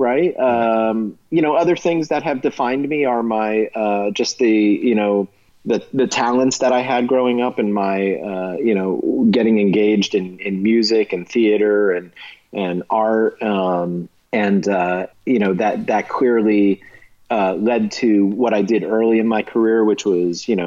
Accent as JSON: {"language": "English", "region": "New Jersey", "country": "United States", "said": "I am from New Jersey, and if you want, you know, I can talk like that too."}